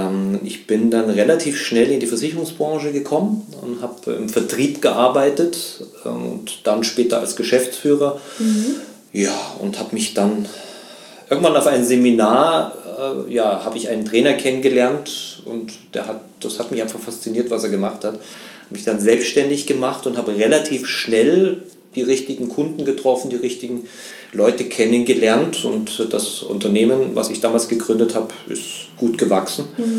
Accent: Munich, Bavaria, Germany; moved away as an adult; also born or lived in Vienna; ich bin in München groß geworden. Habe dann nach 30 Jahren München mich entschieden mit meiner Frau mal ins Ausland zu gehen. Wir waren in Wien für 5 Jahre

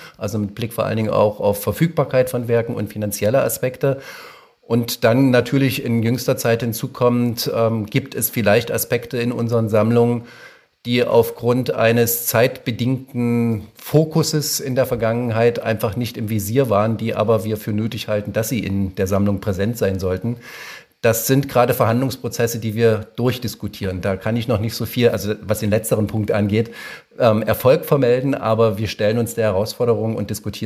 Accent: Dessau, Saxony-Anhalt, Germany; Also meine alte Heimat, das Dessau-Wörlitzer Gartenreich, alles, was damit zu tun hat

